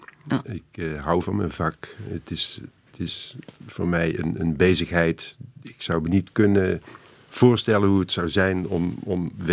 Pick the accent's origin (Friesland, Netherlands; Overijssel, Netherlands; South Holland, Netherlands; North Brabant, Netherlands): North Brabant, Netherlands; born there; ik ben eigenlijk na mijn studieperiode aan de Rijksacademie in Amsterdam weer teruggegaan naar Brabant, waar ik geboren ben.